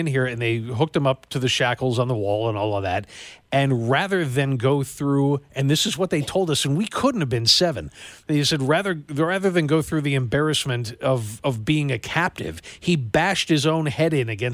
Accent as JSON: {"language": "English", "town": "Buffalo", "region": "New York", "country": "United States", "tie": "born or raised there", "said": "growing up in the Buffalo area, everything is Niagara Falls related."}